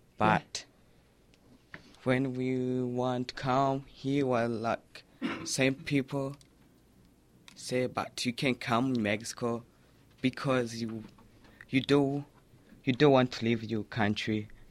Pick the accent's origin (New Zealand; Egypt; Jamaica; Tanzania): Tanzania; English is a second language; now in Albuquerque, United States; I'm from Tanzania.